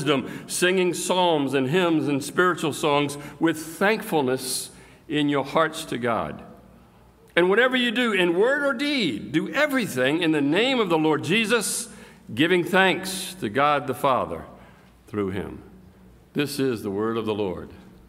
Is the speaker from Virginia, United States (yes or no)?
yes; Suffolk, Virginia, United States; I am from Suffolk, Virginia. Does anybody know where Suffolk, Virginia is? It's a little south of here in the Hampton Roads area.